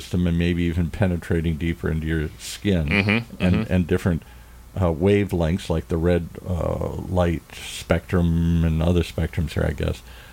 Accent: Midwest, United States; full disclosure, I grew up in the Midwest.

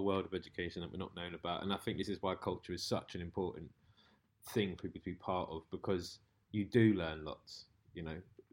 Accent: London, United Kingdom; I grew up in central London. I grew up in Zone 2

